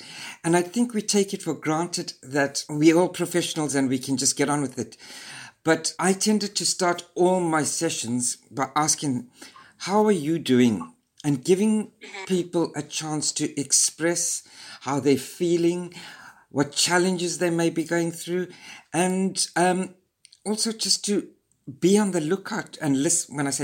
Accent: Zimbabwe; because I'm originally from Zimbabwe, and we have turns of phrases

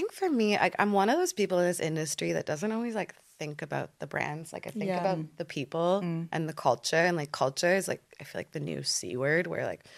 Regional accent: Toronto, Ontario, Canada; now in London, United Kingdom; I think the first one is Toronto's my hometown.

